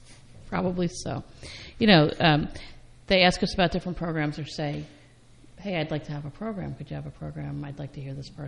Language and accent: English; Ireland; I'm Irish.